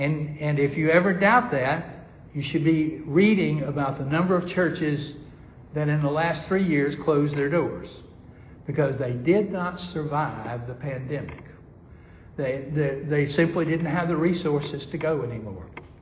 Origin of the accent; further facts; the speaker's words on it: Georgia, United States; But that was just because I was from Georgia and didn't know what it meant to deal with 50 or 60 inches of snow a year.